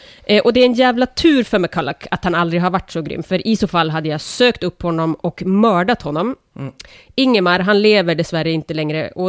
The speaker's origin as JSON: {"language": "Swedish", "town": "Umeå", "region": "Västerbotten County", "country": "Sweden", "said": "Jag kommer från Umeå, vet ni."}